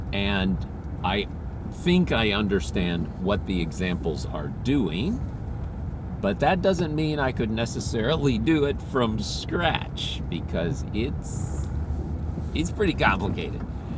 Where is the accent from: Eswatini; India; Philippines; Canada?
Philippines; now in United States; I remember this. I grew up in the Philippines. So I'm still on the tail ends of that.